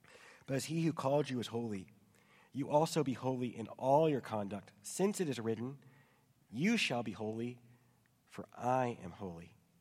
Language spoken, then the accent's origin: English; New Orleans, Louisiana, United States; we tend to think of saints as either the Navy SEALs of Christianity or the football team from my hometown of New Orleans.